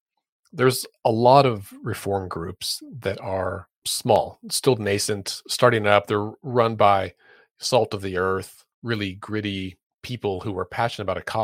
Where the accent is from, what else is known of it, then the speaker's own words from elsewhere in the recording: Oklahoma, United States; And in some states, like my home state of Oklahoma, we have a huge chunk of elections that are decided in the primary